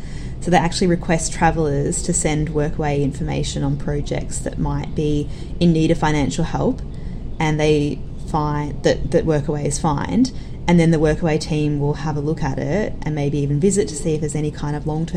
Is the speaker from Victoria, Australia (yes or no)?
yes; Victoria, Australia; I actually even had a look at my home state in Victoria